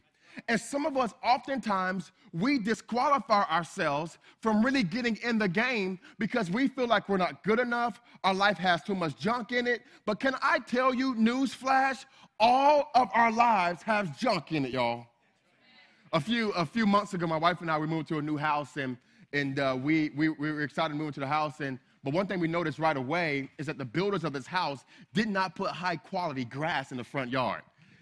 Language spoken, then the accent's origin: English; Miami, Florida, United States; I'm from Miami. I'm a city boy.